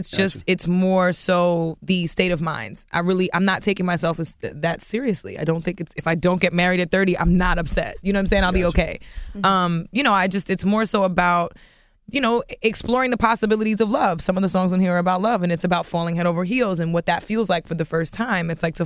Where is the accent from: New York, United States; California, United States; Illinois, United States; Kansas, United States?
New York, United States; think because I'm from New York, the assumption is just automatically like, oh, she's got to do R&B.